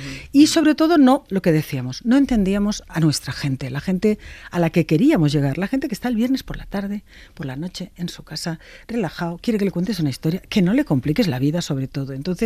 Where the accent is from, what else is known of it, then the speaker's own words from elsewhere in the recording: Spain; yo quiero saber como ciudadana española cuál ha sido la historia económica del rey emérito